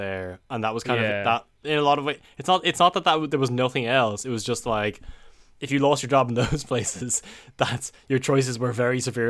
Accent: Ireland; now in United Kingdom; Especially like it's most apparent us living in the UK, because due to other agreements, we have full votes as Irish citizens in the UK elections.

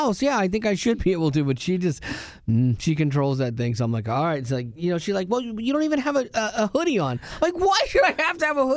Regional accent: Florida, United States; I grew up in Florida. You did. And so I'm used to the heat

